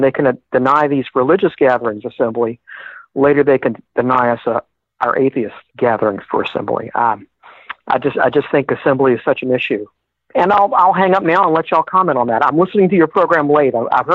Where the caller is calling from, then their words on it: Mobile, Alabama, United States; Hello, I'm calling from Mobile, Alabama.